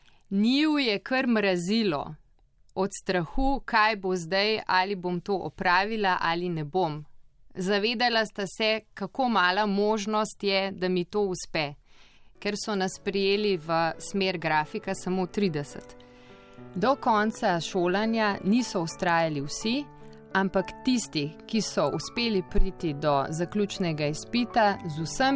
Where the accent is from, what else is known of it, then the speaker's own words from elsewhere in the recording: Petelinje, Central Slovenia, Slovenia; Doma sem iz Petelin, to je v občini Dol pri Ljubljani.